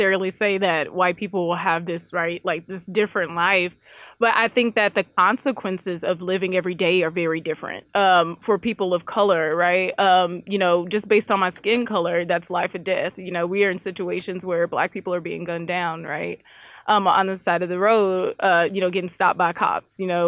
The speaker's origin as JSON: {"language": "English", "town": "Lufkin", "region": "Texas", "country": "United States", "tie": "born or raised there", "said": "I was raised up in Lufkin, where my grandpa grew up, you know, before it was bigger than it is right now."}